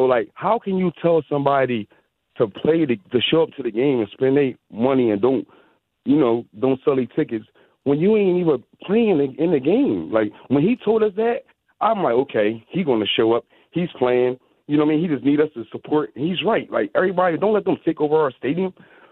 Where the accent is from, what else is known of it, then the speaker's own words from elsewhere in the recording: Philadelphia, Pennsylvania, United States; because I'm from Philly. I'm from South Philly.